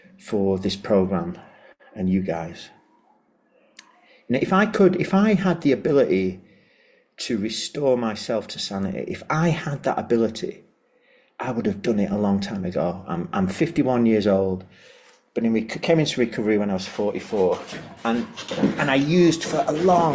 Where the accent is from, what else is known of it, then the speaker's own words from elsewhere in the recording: North West England, United Kingdom; moved away as an adult; now in Rome, Italy; I'm dialing in from Rome. I'm from the UK, from the northwest in the UK.